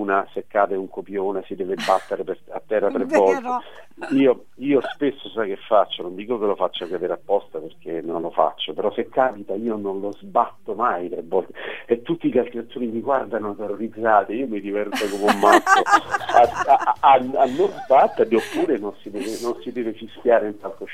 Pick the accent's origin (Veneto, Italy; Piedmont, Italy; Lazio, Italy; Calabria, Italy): Lazio, Italy; Rome; Siamo tre romani doc